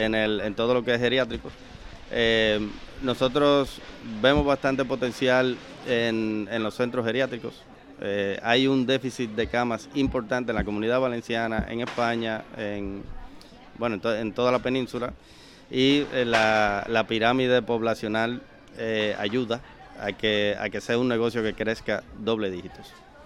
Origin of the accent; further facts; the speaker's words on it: Dominican Republic; como dominicanos, claro, al fin no sabemos hacer las cosas medias.